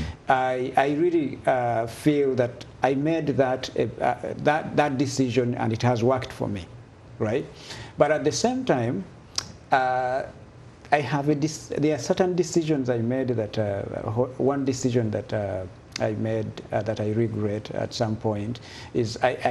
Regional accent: Kabale, Central Region, Uganda; So that is Masaka, Rwabenge, Kabale there.

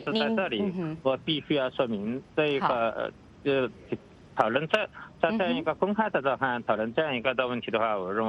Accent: China

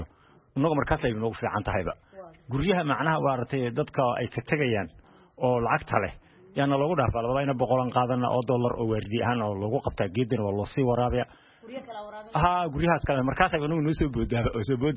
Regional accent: Qallaafe, Somali Region, Ethiopia; qallaafay ayaan ka imid dirimadii hore lugbaanan aaga imid

